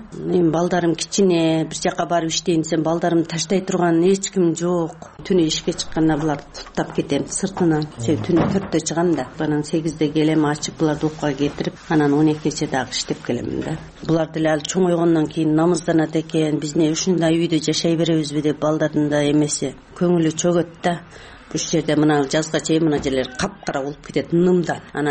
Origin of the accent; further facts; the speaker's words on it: Tajikistan; now in Osh, Kyrgyzstan; Тажикстандан 89-жылы келгенмин. Ошо бойдон ушу жерде жашаймын. 2009-жылы жарандык алдым.